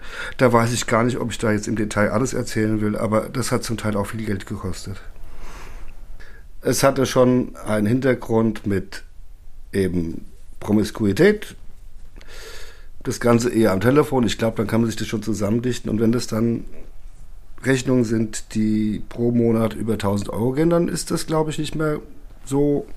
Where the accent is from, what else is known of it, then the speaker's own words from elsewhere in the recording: Frankfurt am Main, Hesse, Germany; ich bin aus Frankfurt am Main. Ich bin auch dort geboren und zwar am 3.2.1970